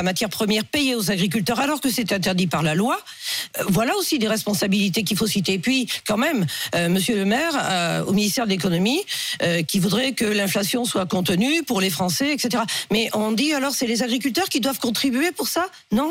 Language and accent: French; Pays de la Loire, France; Moi, je suis du Maine-et-Loire.